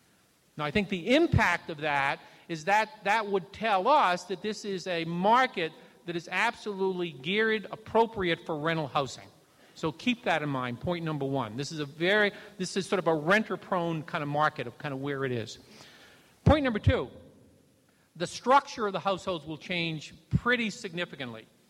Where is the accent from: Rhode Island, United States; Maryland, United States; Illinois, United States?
Rhode Island, United States; Providence; born there; I live where I was born in Providence, Rhode Island. Nice urban, small urban place in the Northeast.